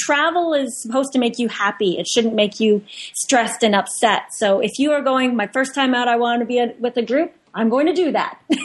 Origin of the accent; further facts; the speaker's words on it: Canada; We're being Canadian, we're very big on having insurance.